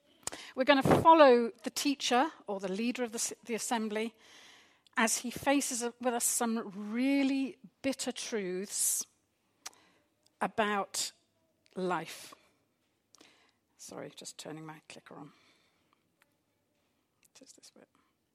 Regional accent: Wales, United Kingdom; I grew up in Wales

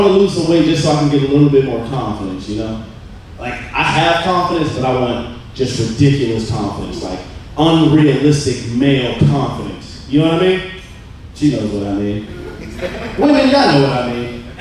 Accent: United States; I was like, come on, what's up? I'm from America. Treat me better.

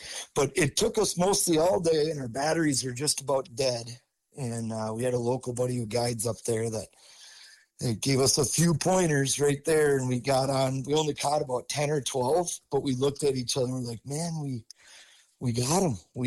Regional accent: Minnesota, United States; kind of bring our knowledge, us growing up in Minnesota, more Mississippi River.

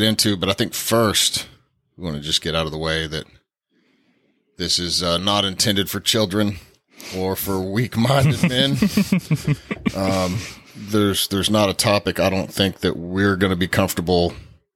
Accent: Tyler, Texas, United States; yeah, I was born and raised here in Tyler.

